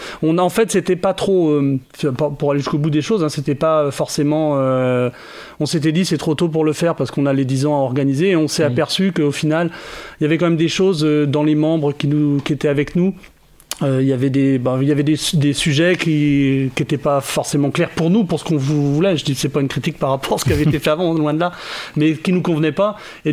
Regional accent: Brittany, France; J'avais été auparavant très impliqué dans d'autres festivals en Bretagne, puisque je suis natif de Bretagne

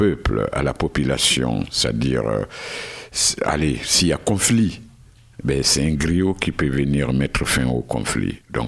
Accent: Guinea; now in France; un Guinéen qui est issu de la famille musicienne … Et je vis en France, ça fait 26 ans maintenant

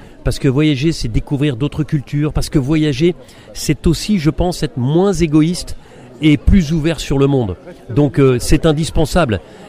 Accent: France; Une fois que j'aurais dit que je suis français, la vie est différente

